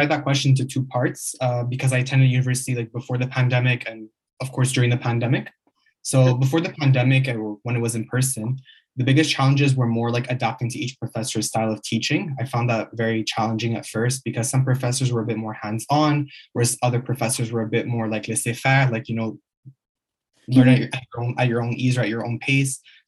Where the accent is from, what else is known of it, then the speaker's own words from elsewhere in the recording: Montreal, Quebec, Canada; also born or lived in Egypt; I was born in Montreal, Canada, and briefly lived in Egypt for about 7 years. I completed high school in Sejep University in Montreal. My mother is Moroccan and my dad is Egyptian.